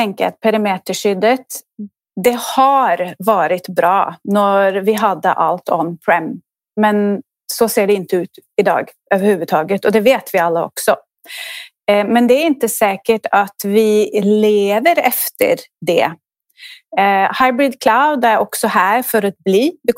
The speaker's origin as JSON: {"language": "Swedish", "country": "Norway", "second_language": "Swedish", "moved": "yes", "lives_now": "Sweden", "said": "Först så kan jag börja med att jag är ju norsk. Jag tror att man hör det lite på sättet jag pratar. Men jag bor här i Sverige och har bott här i många år."}